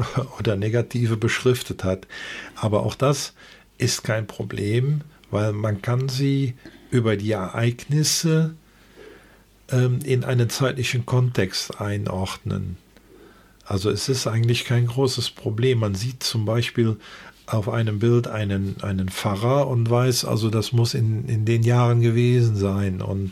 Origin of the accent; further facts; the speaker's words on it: Rösberg, North Rhine-Westphalia, Germany; also born or lived in Bonn; ich komme selber aus Rösberg, bin zwar in Bonn geboren, aber habe mein Leben lang in Rösberg gelebt